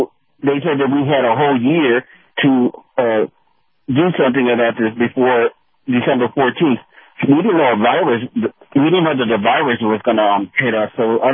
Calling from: Miami, Florida, United States; from Miami.

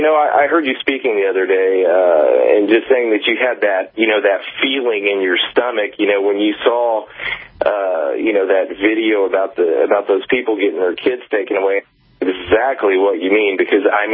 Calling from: Paris, Île-de-France, France; I'm calling you from Paris, France.

